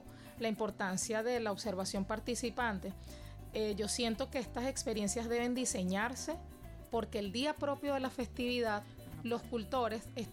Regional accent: Caracas, Capital District, Venezuela; en mi caso personal yo no nací en La Sabana, yo no nací en Ocumare de la Costa, yo nací en Caracas. Pero toda mi crianza se basó en o estar estudiando acá en Caracas

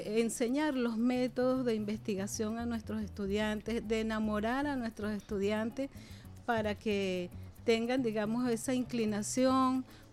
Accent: Sanare, Lara, Venezuela; yo vengo de Sanar, Estado Lara, uh-huh. Hija de un padre campesino, agricultor. Bueno, nací y crecí viendo las siembras, viendo cómo mi papá cultivaba, bueno, de todo lo que se siembra en el campo.

